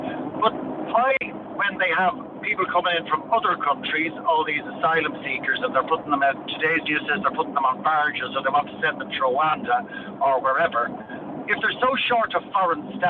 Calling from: Callahunda, Ireland; I'm calling from Callahunda. Good morning. … Good morning. The only thing I'm a bit confused about is, I'm Irish, so I'm looking from the sidelines, and I've never lived in the UK.

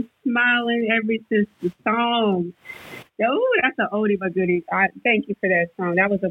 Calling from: Houston, Texas, United States; Listen, I'm tapping in from Houston, Texas.

